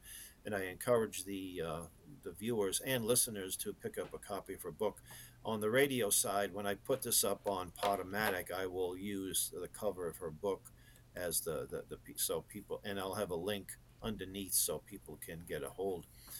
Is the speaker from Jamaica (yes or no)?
no; Boston, Massachusetts, United States; And I grew up and lived in Boston. We are now in New Hampshire.